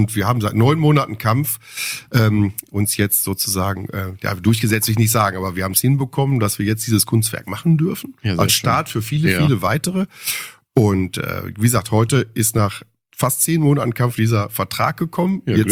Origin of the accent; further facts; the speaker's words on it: Bochum, North Rhine-Westphalia, Germany; born there; in Bochum geboren.